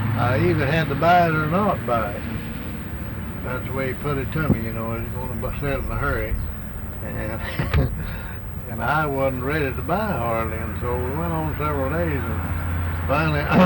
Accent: Lutherville, United States; born there; I was born in Johnson County.

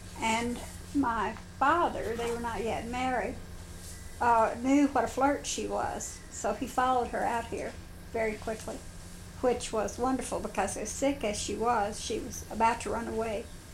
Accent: United States; accent: General American plus South; And insofar as any other influence, I'm general American plus South is all I can guess.

